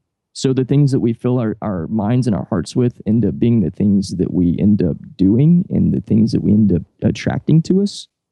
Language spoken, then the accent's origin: English; the South, United States; I grew up in the South in America.